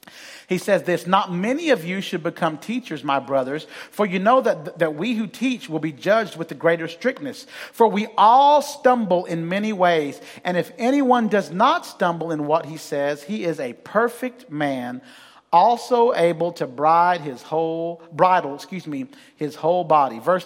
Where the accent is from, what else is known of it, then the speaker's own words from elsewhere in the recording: Huntsville, Alabama, United States; I grew up in Huntsville, Alabama, in the Five Points area of Huntsville.